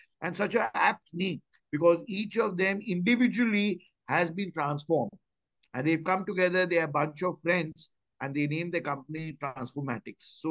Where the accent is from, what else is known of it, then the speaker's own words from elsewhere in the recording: Mumbai, Maharashtra, India; I'm from South Bombay, which is about nearly 30 to 32 kilometers from where Arun and his team of brothers would operate.